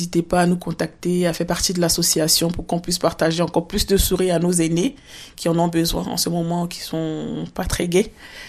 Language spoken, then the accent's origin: French; Côte d’Ivoire; Je suis originaire de la Côte d'Ivoire, pour ceux qui ne savent pas.